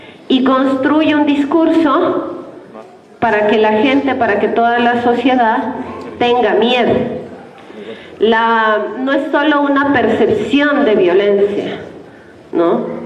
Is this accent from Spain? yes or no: no; Ecuador; venimos desde Ecuador a compartir la palabra, a compartir un poco a qué nos estamos enfrentando en Ecuador en los últimos años